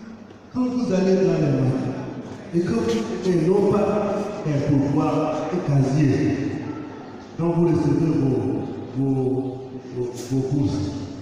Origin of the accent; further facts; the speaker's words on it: Nigeria; Moi, je viens de Nigeria.